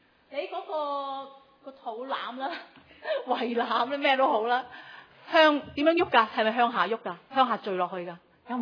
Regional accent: Hong Kong; 通常即係我哋廣東人啦、香港人啦

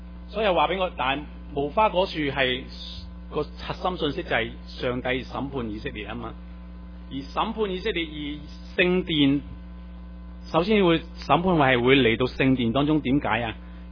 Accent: Guangdong, China; 我很用我们广东人的术语，就是很过瘾的。

